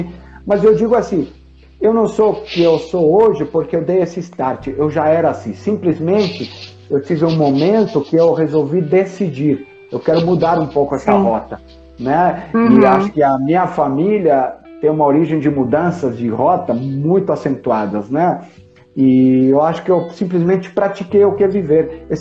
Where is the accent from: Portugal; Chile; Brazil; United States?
Chile; Santiago, Santiago Metropolitan Region; born there; Portuguese is a second language; Eu nasci em Santiago, como falei, e ficava em frente às cordilheiras e ficava olhando lá para cima.